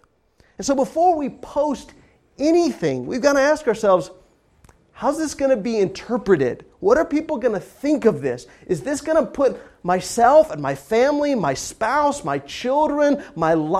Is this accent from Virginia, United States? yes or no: no; Kansas, United States; I grew up in Kansas, and the Lord's church is very few and far between up there